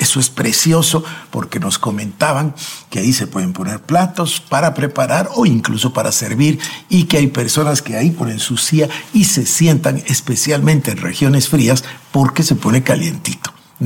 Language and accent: Spanish; Guatemala; En mi país, acá en Guatemala, hay muchísimos lugares donde todavía se cocina